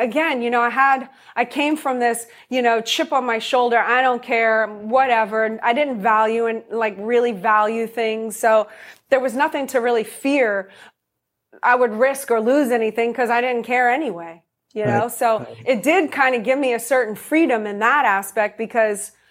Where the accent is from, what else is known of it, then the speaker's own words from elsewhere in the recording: New Orleans, Louisiana, United States; And I'm from New Orleans, so there's that.